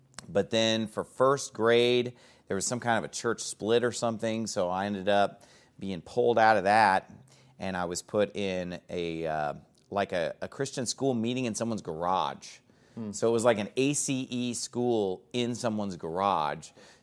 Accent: Sacramento, California, United States; moved away as an adult; now in Arizona, United States; I was born in Sacramento, California. I was born at Kaiser North on Morse Avenue. And I lived there my entire life up until I was 22 years old when I went off to Hiles Anderson College.

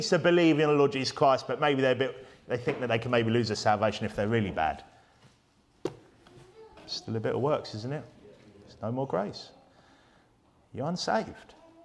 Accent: England, United Kingdom; So look, I'm an English speaker, yeah? I don't speak another language well enough to even consider myself semi-fluent, okay? I'm like most English people in this station who are like that.

